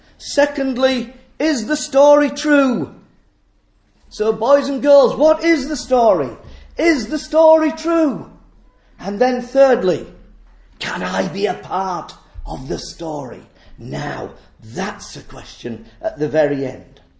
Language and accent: English; Clayton West, Yorkshire and the Humber, United Kingdom; When I was a boy, I grew up in Clayton West from being about 12 years of age.